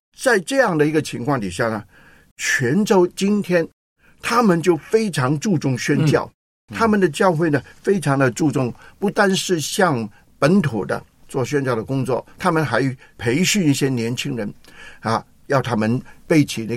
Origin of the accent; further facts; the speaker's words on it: Hong Kong; 因为我们香港人不多啊